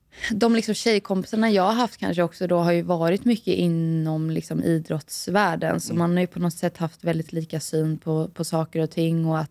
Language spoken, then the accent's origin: Swedish; Oskarshamn, Kalmar County, Sweden; also born or lived in Gothenburg; jag är född i Göteborg, men där bodde jag ju till jag var liksom 2 år gammal. Så det kommer jag ju knappt ihåg. Och sen flyttade vi till Oskarshamn och blev kvar där fram till gymnasiet. Då flyttade jag till Växjö i fotbollsgymnasiet.